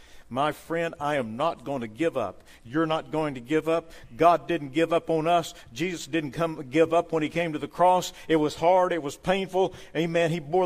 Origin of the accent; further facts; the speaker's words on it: De Leon, Texas, United States; In my hometown, the grand metropolis of DeLeon, Texas, population 2,000, not close to anywhere.